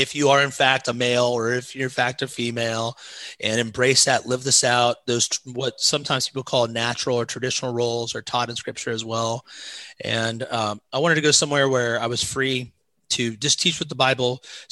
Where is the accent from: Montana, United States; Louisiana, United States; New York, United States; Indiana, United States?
Indiana, United States; also born or lived in Osgood; I'm from Southern Indiana across the Ohio River. right by Cincinnati. My wife grew up on the east side, but I always had a love for the country. I grew up with my grandmother part of my life in Osgood, Indiana, 1,100 people, very small town